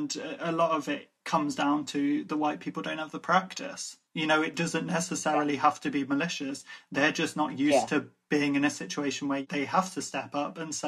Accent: Ireland; I'm Irish.

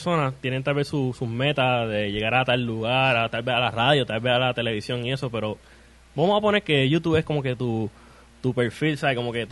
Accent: Puerto Rico; los puertorriqueños somos boricua.

